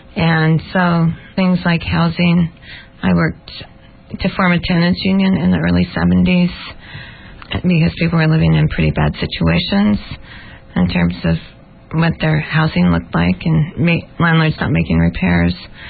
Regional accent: Portland, Oregon, United States; born there; I was born in Portland, Oregon, 57 years ago.

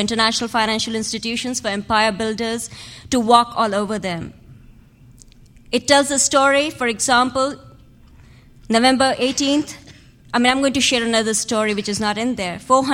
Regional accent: India; Australia, Japan, and India, my home country

